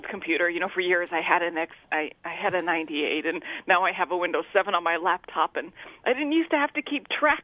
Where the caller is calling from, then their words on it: Queensbury, New York, United States; Queensbury